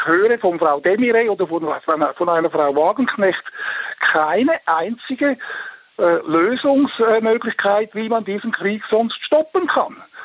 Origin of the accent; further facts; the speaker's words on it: Switzerland; dass ich als Schweizer mich überhaupt in eure Diskussionssitzung, Sendung einmischen darf.